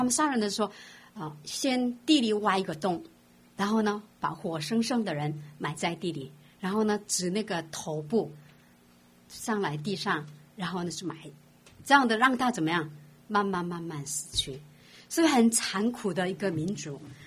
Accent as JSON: {"language": "Chinese", "country": "South Korea", "second_language": "Chinese", "said": "好像我们韩国人啊对于日本人"}